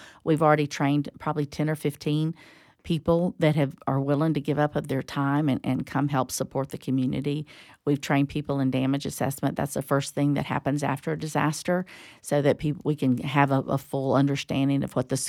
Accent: Tallahassee, Florida, United States; I'm from Tallahassee, born and raised

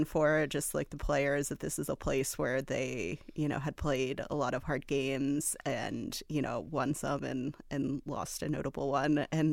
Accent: Columbus, Ohio, United States; But growing up in Columbus, it was just really fun to get to see this team

